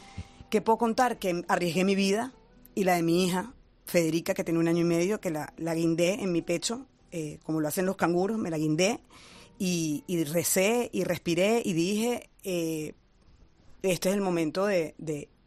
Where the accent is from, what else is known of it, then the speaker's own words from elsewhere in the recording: Venezuela; asumiendo todos mis riesgos como venezolana y como ciudadana italiana.